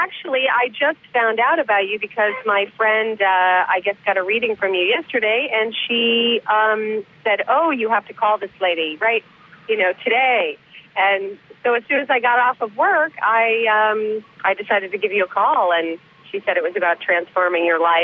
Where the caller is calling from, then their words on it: Century City, California, United States; I'm in Century City, and I'm sitting at the bus stop.